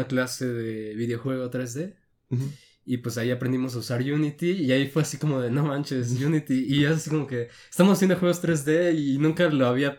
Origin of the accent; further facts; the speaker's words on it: Ecuador; now in Mexico; antes pues yo soy de Ecuador. Viví en Ecuador. Me vine aquí a México en 2010.